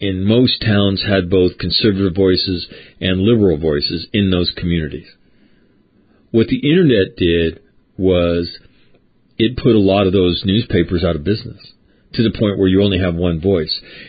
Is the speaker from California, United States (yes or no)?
yes; Sacramento, California, United States; Where I grew up in Sacramento, We had the San Diego Union in the morning, and we had the Sacramento Bee in the afternoon.